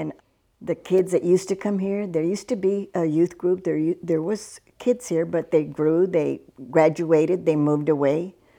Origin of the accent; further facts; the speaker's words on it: Palacios, Texas, United States; we're here at the Casa de Dios Presbyterian Church. I was born and raised here in Palacios and attended the church all my life.